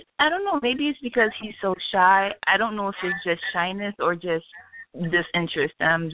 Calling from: Florida, United States; I'm calling from Florida.

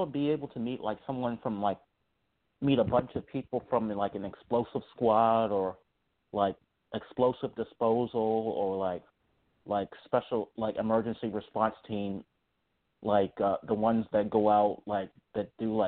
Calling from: Virginia, United States; I'm calling from Virginia.

